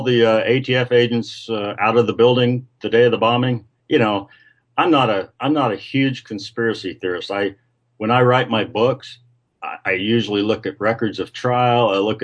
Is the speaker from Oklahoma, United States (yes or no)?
yes; Oklahoma, United States; now in St. Louis, United States; you know, I'm from Oklahoma. I don't live there now. I live in St. Louis.